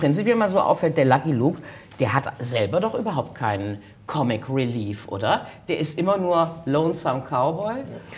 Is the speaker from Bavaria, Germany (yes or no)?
no; Gummersbach, North Rhine-Westphalia, Germany; Ich bin aus Gummersbach, ich kann aber auch kein Kölsch.